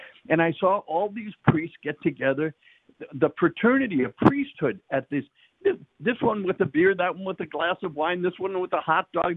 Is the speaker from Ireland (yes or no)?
yes; Ireland; Well, that comes with being Irish, I think.